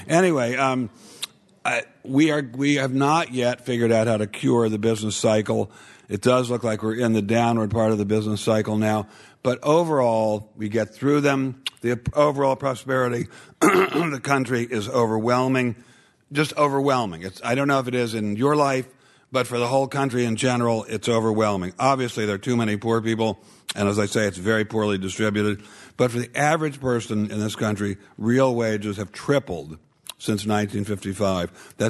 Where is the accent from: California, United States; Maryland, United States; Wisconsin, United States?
Maryland, United States; also born or lived in Virginia; When I was a child growing up in Maryland and Virginia, we had really serious repressive racial policies in this country.